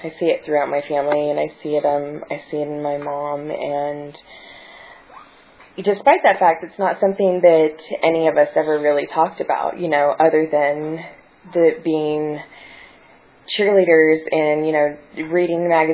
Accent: Bakersfield, California, United States; I grew up in Bakersfield, California, and I graduated from high school, and I went away to college

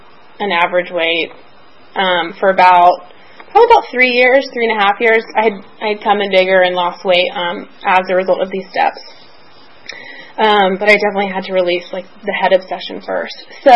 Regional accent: Nashville, Tennessee, United States; Like, I went to college, got, you know, out of town, I'm from Nashville. Never felt like I belonged

